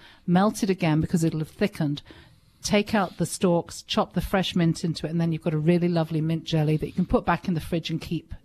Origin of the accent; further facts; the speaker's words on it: London, United Kingdom; No, I grew up in London, but both my parents were born in Southern Ireland, and I have more family in Ireland than anywhere.